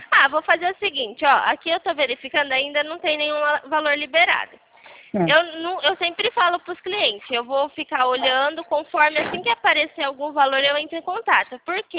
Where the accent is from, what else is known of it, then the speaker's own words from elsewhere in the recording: São Carlos, São Paulo, Brazil; Eu sou daqui de São Carlos.